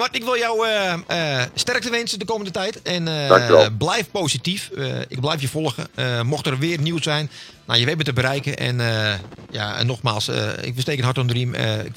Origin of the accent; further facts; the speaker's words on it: Hippolytushoef, North Holland, Netherlands; En het is Hollands Kroon. Ik kom uit de Hippolytushoef.